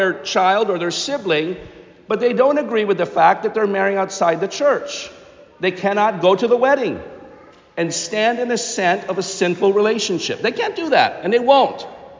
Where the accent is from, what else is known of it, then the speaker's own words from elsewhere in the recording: Philippines; I know as a youngster, being Filipino, I had no idea you could not practice the faith.